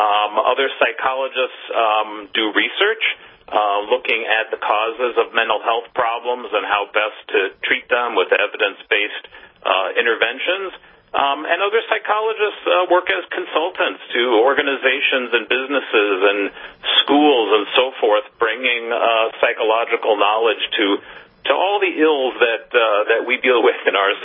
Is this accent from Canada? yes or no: no; Los Angeles, California, United States; fell in love with rural communities, though, after growing up in the Los Angeles area.